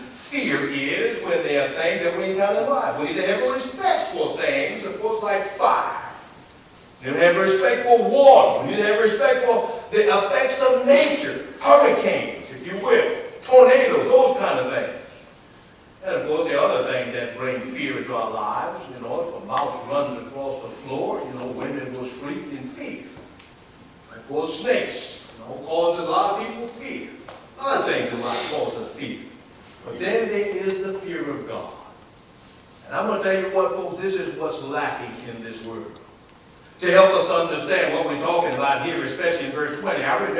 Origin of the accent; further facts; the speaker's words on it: New Orleans, Louisiana, United States; I can remember growing up in New Orleans, Louisiana, there was some serious electrical storm.